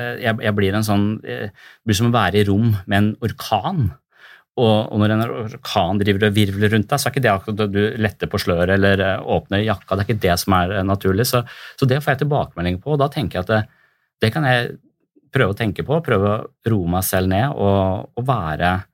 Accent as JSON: {"language": "Norwegian", "town": "Tønsberg", "region": "Vestfold", "country": "Norway", "said": "Men nå kommer jeg fra Tønsberg, som jeg føler da er et sånn mobbete sted."}